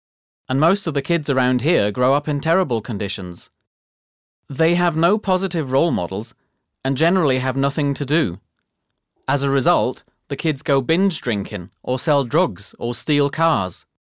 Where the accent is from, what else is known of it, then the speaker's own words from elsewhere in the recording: Birmingham, West Midlands, United Kingdom; from Birmingham. I'm 21.